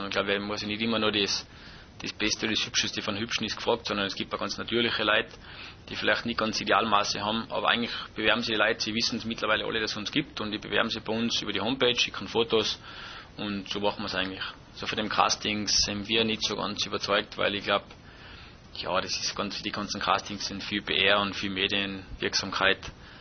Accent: Salzburg, Austria; Ich bin im Salzburger Lungau aufgewachsen

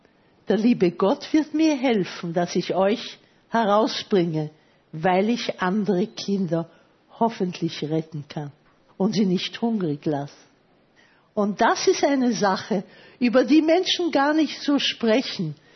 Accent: Vienna, Austria; Und da habe ich gesagt, ich bin aus Wien.

